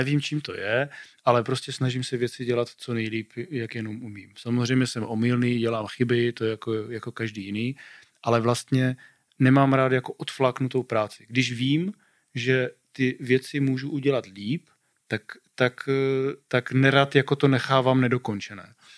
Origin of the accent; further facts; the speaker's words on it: Nové Domky, Moravian-Silesian Region, Czechia; vzhledem k tomu, že já jsem z Nových Domků a jsme někde tak uprostřed